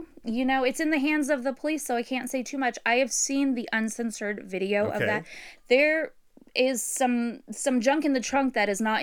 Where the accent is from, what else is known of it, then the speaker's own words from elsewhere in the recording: Seattle, Washington, United States; I lived in Seattle for a while, for about 10 years, and we grew up on Capitol Hill over there.